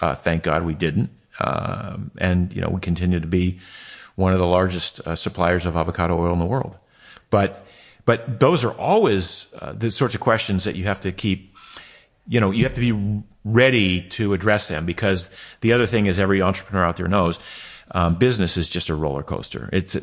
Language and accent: English; Maine, United States; As I was a kid growing up in Maine has no beaches.